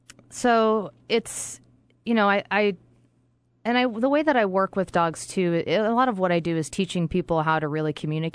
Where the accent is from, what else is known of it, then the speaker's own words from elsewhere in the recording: New England, United States; And I also come from the East Coast. I'm from New England originally.